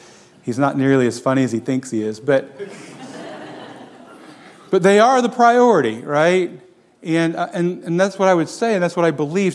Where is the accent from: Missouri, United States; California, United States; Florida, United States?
Florida, United States; moved away as an adult; now in Tennessee, United States; I moved to Tennessee in 97 from Florida, where I grew up.